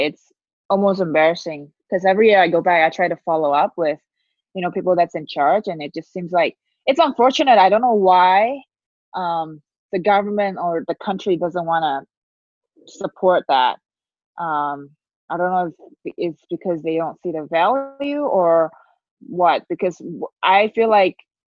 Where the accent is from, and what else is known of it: Malaysia; born or raised there